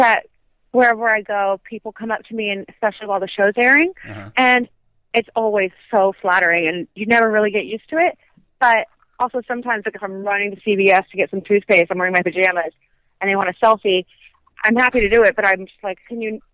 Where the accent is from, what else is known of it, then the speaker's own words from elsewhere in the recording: Melbourne Beach, Florida, United States; I'm actually about 2.5 hours north in my hometown. Melbourne Beach.